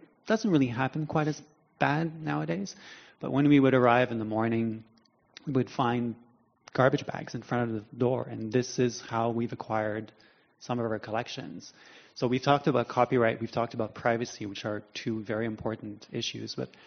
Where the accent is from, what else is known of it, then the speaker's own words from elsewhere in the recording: Canada; I'm also from Canada. … I'm from the Quebec Gay Archives in Montreal.